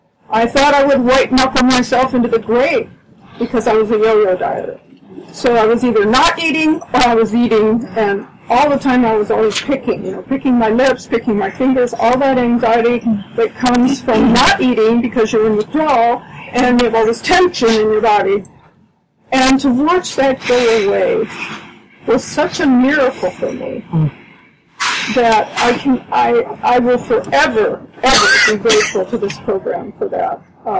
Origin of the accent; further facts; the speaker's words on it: Galveston, Texas, United States; And I'm from Galveston, so this was easy for me to get to the boat